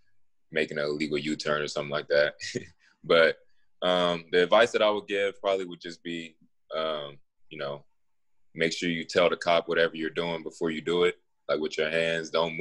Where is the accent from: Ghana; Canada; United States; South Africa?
Ghana; It's an African dish that my grandma makes. I'm Ghanaian, so probably some corned beef and rice or jollof rice.